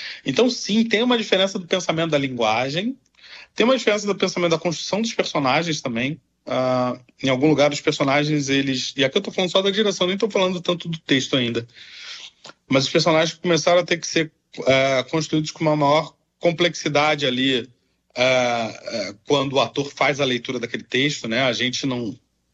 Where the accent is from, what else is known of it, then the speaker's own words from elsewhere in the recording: Brazil; É a forma como nós brasileiros contamos e reconhecemos nossa história